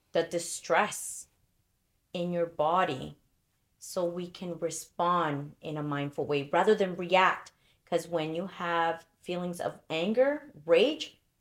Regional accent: El Salvador; El Salvador.

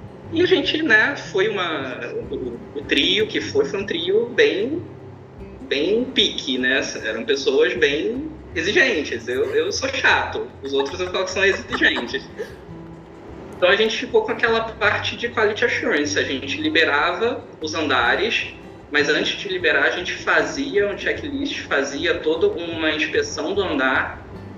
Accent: Campos dos Goytacazes, Rio de Janeiro, Brazil; Na verdade, eu não sou carioca, né? Eu sou do interior do Rio de Janeiro. Na minha certidão, tá Campos dos Goytacazes.

